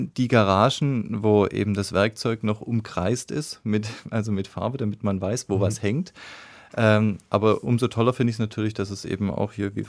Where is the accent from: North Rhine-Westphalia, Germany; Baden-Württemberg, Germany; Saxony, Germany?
Baden-Württemberg, Germany; Calmbach; Ich komme aus einem sehr kleinen Ort, ja. Ich komme aus Kalmbach. Das liegt im Schwarzwald, tief im Schwarzwald